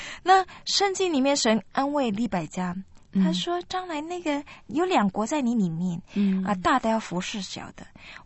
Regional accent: China; 我们中国人很多人很喜欢那种算命啊

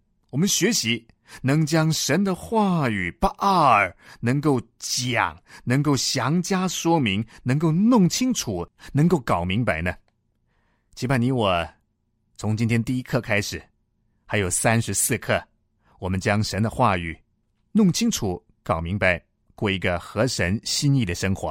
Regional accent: China; 比方说我们中国人喜欢在写文章的时候用起承转合这个方法。

